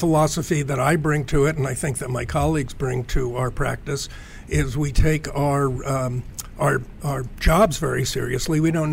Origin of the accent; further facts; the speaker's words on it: New York City, New York, United States; First in Queens, and then in Manhattan.